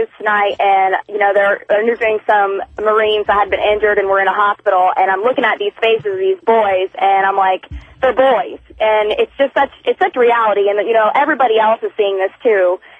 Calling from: Tampa, Florida, United States; I'm calling from Tampa, Florida.

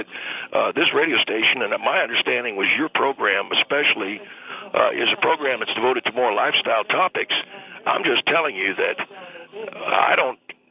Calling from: Glendale, Arizona, United States; I'm calling from Glendale, Arizona.

